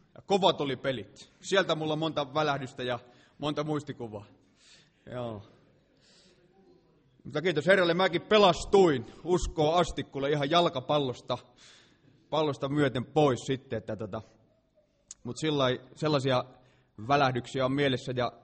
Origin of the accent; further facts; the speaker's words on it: Karkkila, Uusimaa, Finland; silloin kun mä olin pikkupoika, niin me asuttiin Karkkilassa